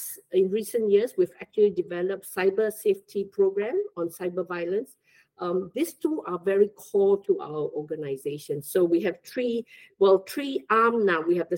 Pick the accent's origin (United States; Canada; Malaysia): Malaysia; Penang; So all this, we could understand that even as a Malaysian.